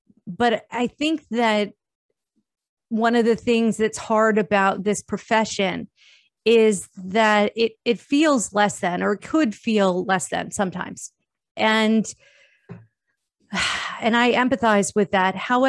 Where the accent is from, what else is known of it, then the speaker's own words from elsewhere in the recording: New Jersey, United States; I'm from Jersey. I'm like one big explicit like stamp should just be on my forehead.